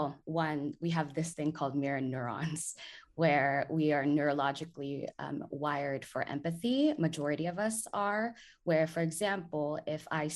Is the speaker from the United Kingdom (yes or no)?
no; Philippines; English is a second language; also born or lived in United States; As a Filipino, a woman of color who, so currently I'm in the global South, but I did spend a significant time in the US for education and also for work.